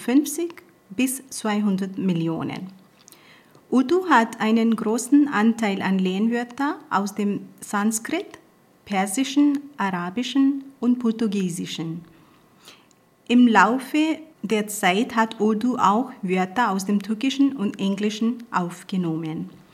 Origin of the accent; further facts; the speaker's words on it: Punjab, Pakistan; first language Punjabi; German is a second language; ich komme aus Punjab und Punjabi ist meine Muttersprache, aber wenn ich kommuniziere mit Pashtunen, Balochi oder Sindhi, sprechen wir die gemeinsame Sprache Urdu.